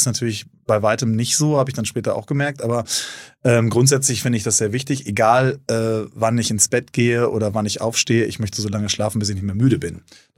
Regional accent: North Rhine-Westphalia, Germany; now in Hamburg, Germany; ich bin Hamburger. Kein gebürtiger leider, obwohl ich mich so fühle. Ich bin eigentlich Ostwestfale.

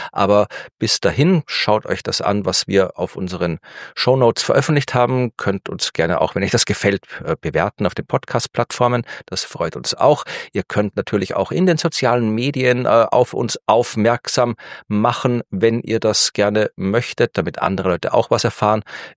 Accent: Austria; ich bin Österreicher, ich kenne die Alpen, ich war in den Alpen.

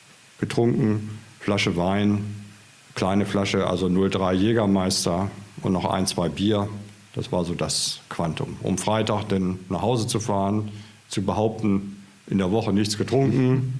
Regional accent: Hanover, Lower Saxony, Germany; born there; Genau, gebürtiger Hannoveraner

